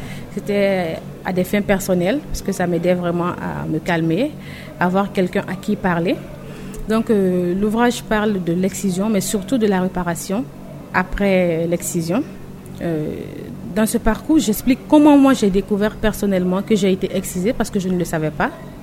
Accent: Guinea; also born or lived in Daloa, Ivory Coast / Morocco; Je suis ivoirienne, je suis née à Daloa, mais j'ai grandi en Guinée-Conakry. J'ai étudié au Maroc, je me suis faite réparer au Sénégal.

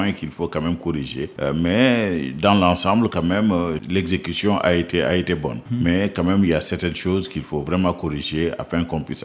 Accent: Dakar, Senegal; moved away as an adult; also born or lived in Tunisia; now in Canada; j'ai fait mes études à Dakar, j'ai grandi à Dakar et puis j'ai fait mon baccalauréat à Dakar

